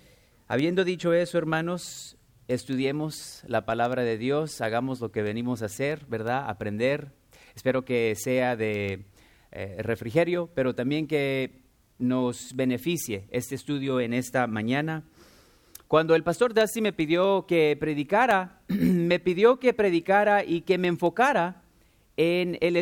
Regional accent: California, United States; born there; now in Texas, United States; de Guatemala, pero se movieron a California hace muchos años y yo nací en California. Pero me moví con mi esposa y con mis tres hijos a Texas aproximadamente hace 3 años y medio. Y no planeo regresar a California

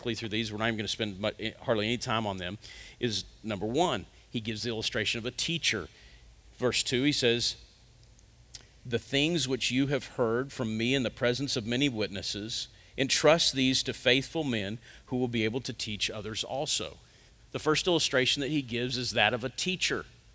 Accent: Texas, United States; I grew up in West Texas, so there were cotton fields everywhere.

